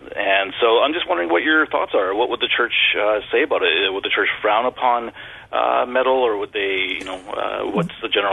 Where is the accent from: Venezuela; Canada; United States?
Canada; I'm from Canada.